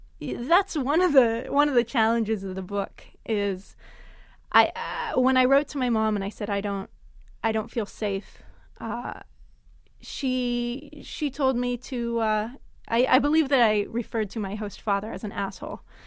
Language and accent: English; California, United States; You know, I grew up in California. My family lived there for 20 years